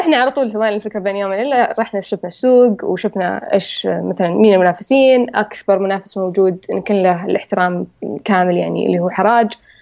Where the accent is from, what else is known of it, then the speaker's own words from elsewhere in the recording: Saudi Arabia; بس ما أن هذه الثقافة ما هي موجودة عندنا في السعودية